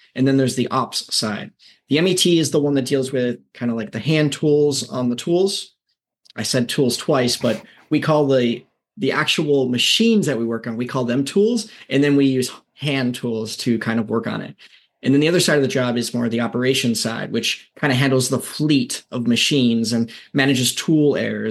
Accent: Minneapolis, Minnesota, United States; Originally, I'm from Minneapolis, Minnesota, and I took a road trip out here, and I fell in love with the area

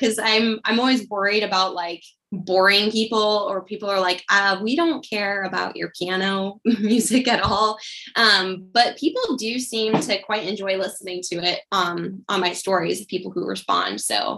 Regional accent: Montana, United States; also born or lived in Kansas / Georgia; seeing as I was born and raised in Montana. I definitely miss Montana, and every time I go home, I'm like, oh, we should move back.

